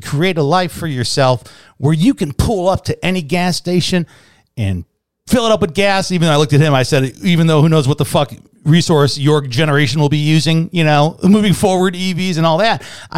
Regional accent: Chicago, Illinois, United States; And maybe it's because I grew up in Chicago, Crook County, where everything is taxed.

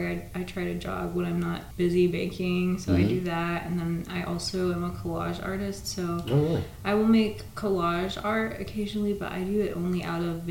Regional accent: Texas, United States; I'm originally from West Texas, so it's flat and windy and ugly and full of mesquite trees.

